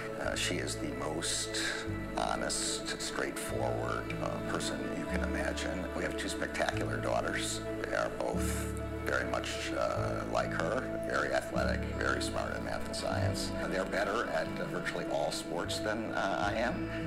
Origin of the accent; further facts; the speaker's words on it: Lincolnwood, Illinois, United States; This is not anything I could have ever imagined happening growing up in Lincolnwood, Illinois.